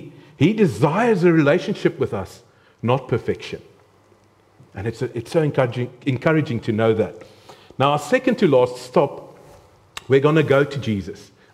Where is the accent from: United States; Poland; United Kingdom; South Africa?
South Africa; accent: South African; my accent. As I am 100% a South African, and this is the accent.